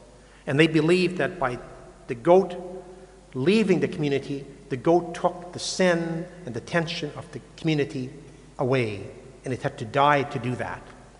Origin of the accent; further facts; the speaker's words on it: United States; I come from America, United States. We always need an enemy.